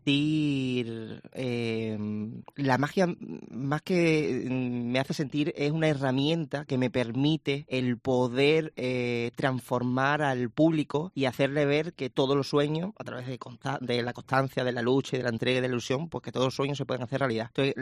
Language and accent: Spanish; Badajoz, Extremadura, Spain; Siempre he apostado por Extremadura, por mi ciudad, Badajoz